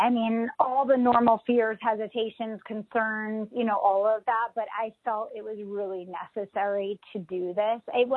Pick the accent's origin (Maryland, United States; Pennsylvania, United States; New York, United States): Pennsylvania, United States; West Chester; Westchester, Pennsylvania.